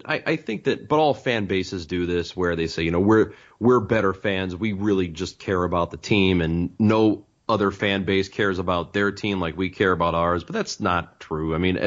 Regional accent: Granite City, Illinois, United States; I grew up in Granite City. Yeah, I went to Granite City High School

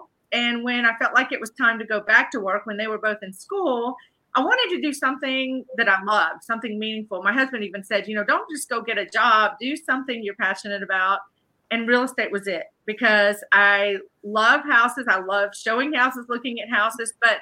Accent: Biloxi, Mississippi, United States; And I'm from Biloxi. He's from Gulfport. We met at Southern Miss.

